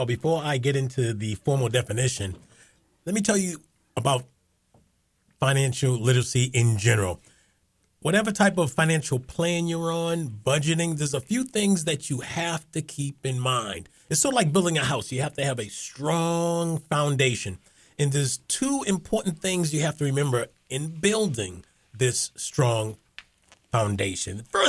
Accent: Boston, Massachusetts, United States; I am a financial literacy teacher at a high school on the North Shore. I am originally from Boston, and I'm just happy to be here.

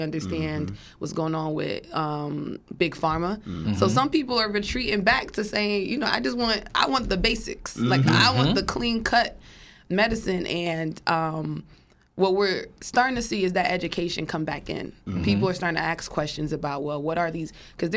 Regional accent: East Orange, New Jersey, United States; went to work back in my hometown city of East Orange with Mayor Green

